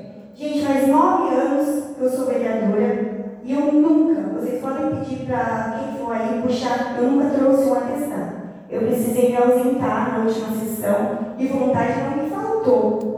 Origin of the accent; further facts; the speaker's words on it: Brazil; mas que eu sou brasileira, e é um sonho meu